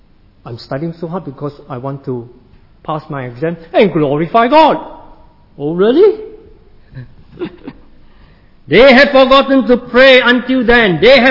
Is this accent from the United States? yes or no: no; Singapore; I'm from Singapore. And Singapore, as you know, is a very rich and a developed country right now.